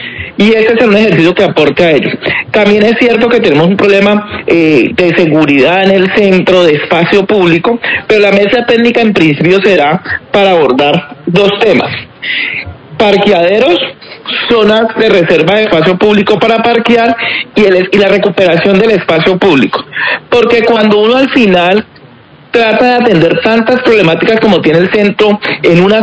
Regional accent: Cali, Valle del Cauca, Colombia; nosotros como caleños

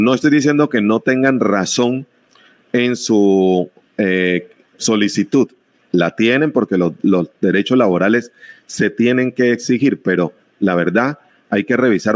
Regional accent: Buenaventura, Valle del Cauca, Colombia; porque somos de Buenaventura, no podemos trabajar en otro lado.

